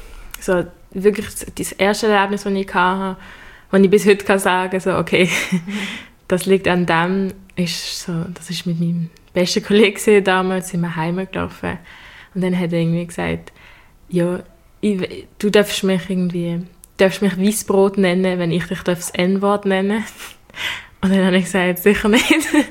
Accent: Arlesheim, Basel-Landschaft, Switzerland; ich bin in Arlesheim aufgewachsen, in einem Dorf auf dem Land

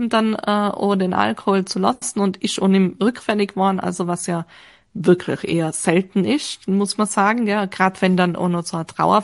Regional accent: Tyrol, Austria; ich bin ja dann in Tirol eben aufgewachsen, also ich bin Tirolerin.

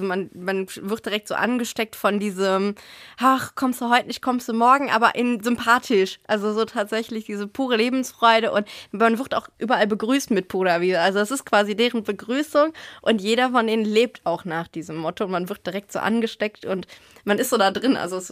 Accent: Aachen, North Rhine-Westphalia, Germany; Ich komme aus Aachen

